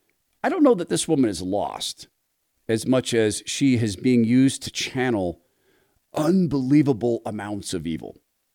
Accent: Washington, United States; also born or lived in North Idaho; So growing up in Eastern Washington, in North Idaho, in this area

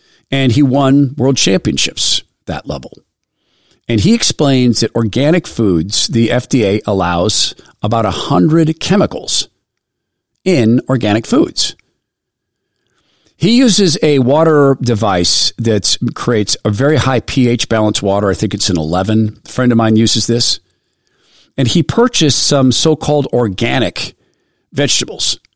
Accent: Washington, United States; When I grew up in the Spokane Valley, a lot of the land was still farmed actively.

